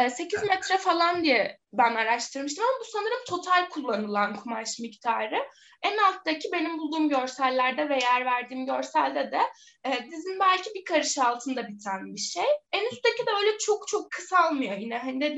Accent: Muğla, Turkey; Ben Muğla'lıyım zaten.

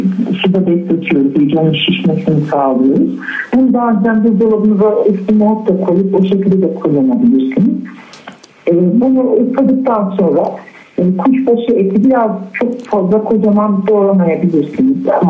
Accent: Gaziantep, Turkey; Ben 55 yaşındayım. Gaziantep'liyim.

